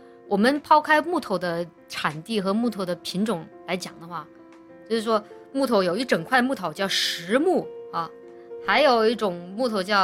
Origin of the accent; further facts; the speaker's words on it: China; 你我们中国人嘛，一般来说，像我这种爱吃火锅、爱吃中餐的人